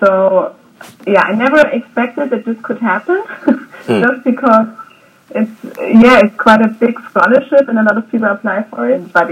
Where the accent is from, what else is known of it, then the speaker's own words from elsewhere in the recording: Germany; there was a jazz workshop at my hometown that was quite popular in Germany.